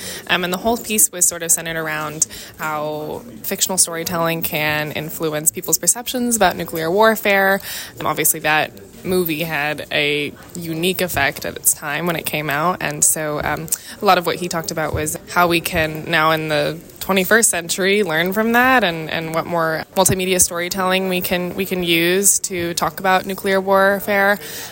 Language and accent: English; New York City, New York, United States; I am from New York City, and I'm an independent journalist.